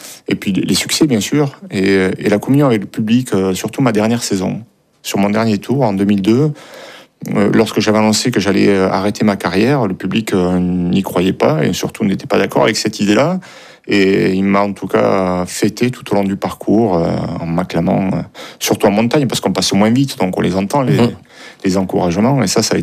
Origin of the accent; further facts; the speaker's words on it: Occitanie, France; Je suis natif du Tarn, la montagne noire, avec la moyenne montagne, un petit peu comme ici dans le Jura.